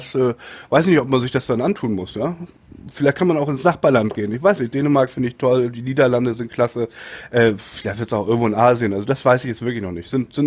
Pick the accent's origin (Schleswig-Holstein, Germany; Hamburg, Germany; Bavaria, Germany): Hamburg, Germany; Tendenziell wäre es schon schön Hamburg. Hamburg ist meine Heimatstadt.